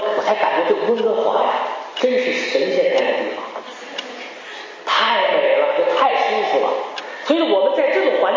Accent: China; now in Canada; 我为什么从大陆移民到加拿大啊？

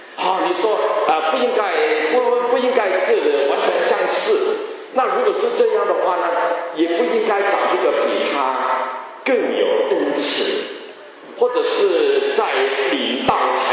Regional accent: China; 我们中国人常常说一山不能藏二虎，是吗？

